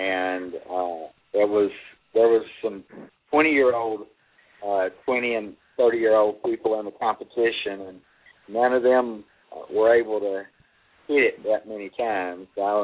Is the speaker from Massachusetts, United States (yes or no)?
no; Acworth, Georgia, United States; I grew up in North Georgia in Acworth.